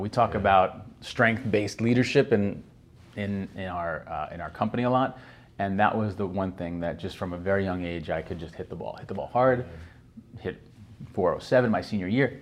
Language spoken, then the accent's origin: English; Brooklyn, New York, United States; So I grew up in Brooklyn, and for some reason, just from a very young age, I had a passion for playing baseball.